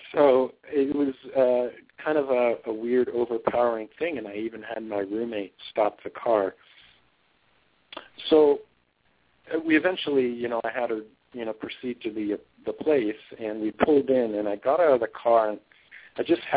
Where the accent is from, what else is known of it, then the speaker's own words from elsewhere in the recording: New Mexico, United States; born there; also born or lived in Oregon; You know, I was born in New Mexico, but I'm adopted